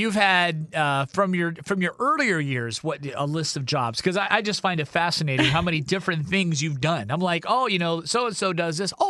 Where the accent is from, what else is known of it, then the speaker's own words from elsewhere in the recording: Ohio, United States; now in Seattle, United States; I'm born and raised in Ohio, I'm a big Pittsburgh Steelers fan